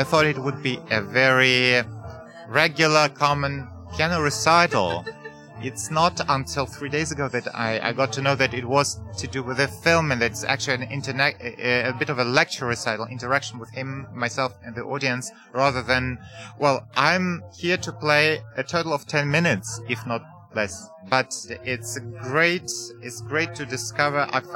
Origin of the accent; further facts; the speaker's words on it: Donetsk, Donetsk Oblast, Ukraine; I hail from Ukraine. I hail from Donetsk, the place where the hell broke loose 8 years ago, and where the whole world is talking about right now.